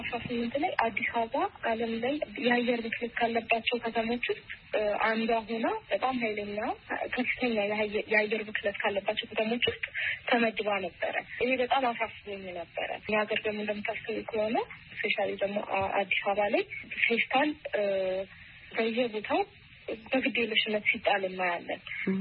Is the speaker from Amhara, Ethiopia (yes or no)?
no; Hawassa, Sidama, Ethiopia; እኔ ማለት ከልጅ ያደኩት ሐዋሳ ነው። ከሶስት ልጆች ጋር ነው ያደኩት።